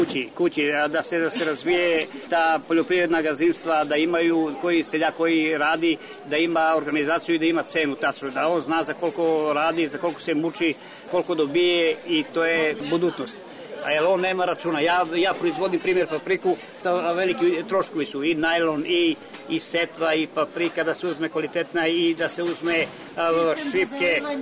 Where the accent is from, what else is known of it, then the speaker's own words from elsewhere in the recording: Leskovac, Jablanica District, Serbia; Ja sam iz Leskovac